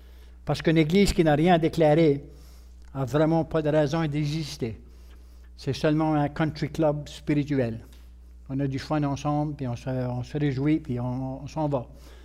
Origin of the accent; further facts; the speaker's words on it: Bouctouche, New Brunswick, Canada; J'ai dit, oui. Ah, il dit, de Dieu. J'ai dit, de Boktouche.